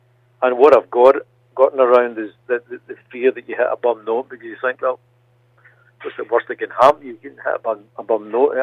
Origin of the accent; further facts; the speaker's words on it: United Kingdom; because we're the British reserve that we tend to have.